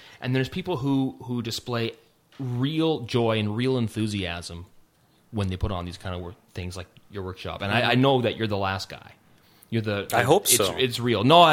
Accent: Canada; because I'm Canadian.

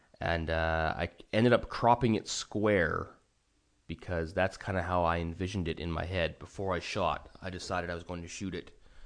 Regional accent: British Columbia, Canada; now in Europe; growing up on the West Coast, that's where the sun sets, over the water.

